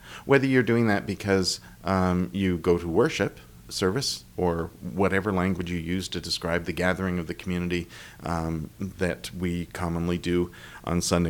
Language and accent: English; Toronto, Ontario, Canada; I grew up in Toronto